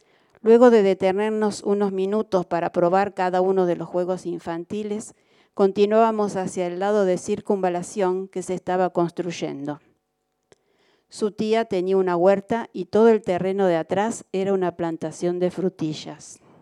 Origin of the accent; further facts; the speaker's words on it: Rosario, Santa Fe, Argentina; Las casas a las que hace mención este libro forman parte de nuestras raíces como rosarinos.